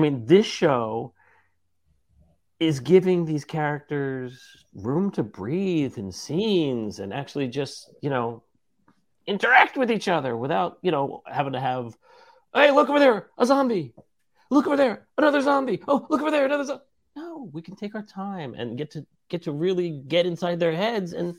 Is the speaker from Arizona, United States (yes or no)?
no; New York City, New York, United States; I'm happy to once again go into Madison Square Garden and root for my hometown teams.